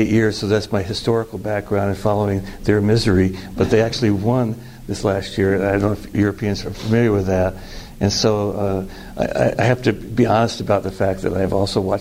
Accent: California, United States; So that's part of my background. I grew up in Southern California.

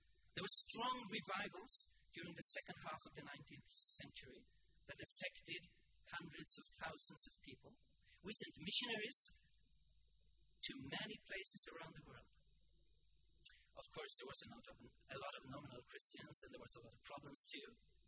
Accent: Sweden; English is a second language; I come from Sweden. And Swedes like to take the lead, at least if we can put some Norwegians behind us.

